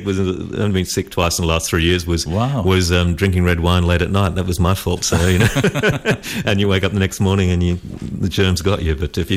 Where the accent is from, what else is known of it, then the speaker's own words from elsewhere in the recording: Australia; I'm an Australian.